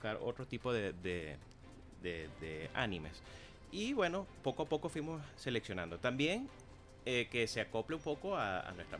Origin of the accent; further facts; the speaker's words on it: Venezuela; Siempre va a haber algo de nuestra manera venezolana